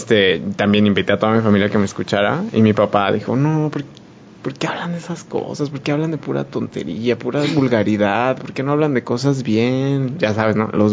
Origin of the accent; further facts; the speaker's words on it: Saltillo, Coahuila, Mexico; now in Guadalajara, Mexico; cuando yo llegué a Guadalajara, porque yo no soy de aquí, yo soy de Saltillo